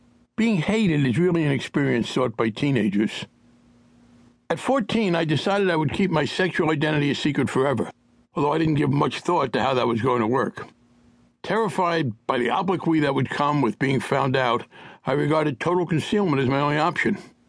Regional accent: Bayonne, New Jersey, United States; But as an avid newspaper reader growing up in Bayonne, New Jersey, I must have seen the New York Times headline

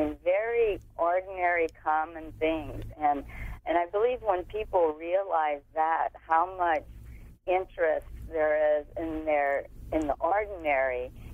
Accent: the South, United States; He's a Southern boy like I am. And I'm from the South

